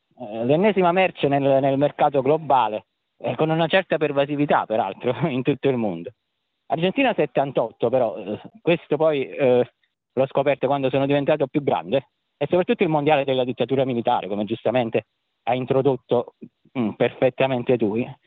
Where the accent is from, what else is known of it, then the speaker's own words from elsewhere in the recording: Campania, Italy; born there; io sono nato qualche anno dopo Argentina 78, sono nato a Pessimo, in provincia di Salerno.